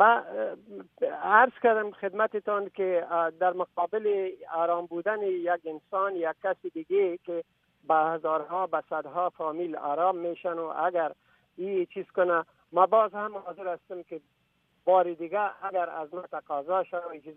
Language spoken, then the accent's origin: Persian; Afghanistan; من یک افغان هستم، به ضمنش مسلمان هستم، باز هم مهمتر از همه من یک انسان هستم.